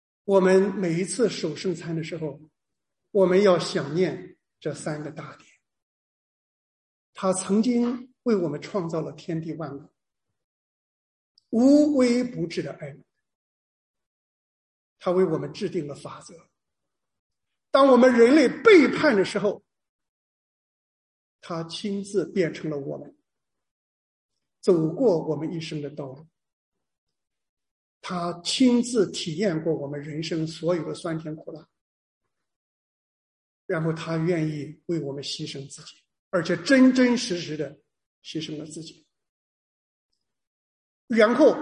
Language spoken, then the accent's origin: Chinese; China; 我是个中国人